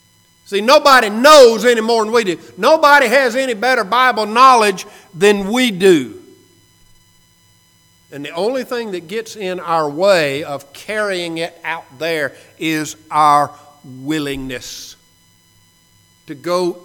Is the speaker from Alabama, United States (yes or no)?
yes; Alabama, United States; Told you before, growing up in Alabama, I read that and I thought he's talking about cotton.